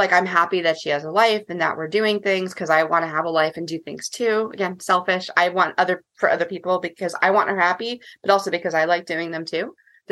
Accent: New York, United States; I'm a New Yorker and my wife's a Californian.

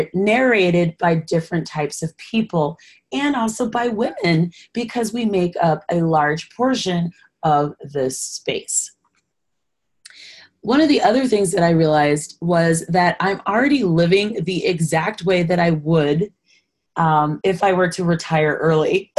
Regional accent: United States; When I was paying off debt, like as an American trying to be debt free, it's the same thing.

